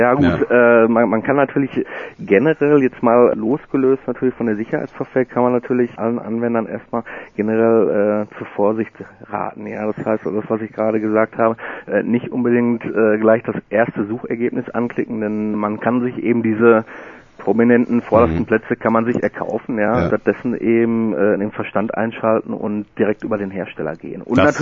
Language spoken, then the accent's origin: German; Cologne, North Rhine-Westphalia, Germany; Ich bin Kölner, ja.